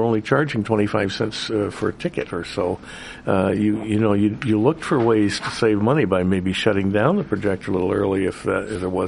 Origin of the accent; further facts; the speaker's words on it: Tacoma, Washington, United States; as a teenager, I managed a movie theater in my hometown of Tacoma, Washington